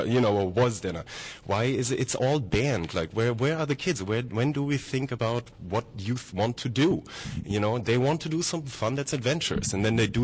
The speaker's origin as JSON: {"language": "English", "country": "Germany", "said": "I'm from Germany"}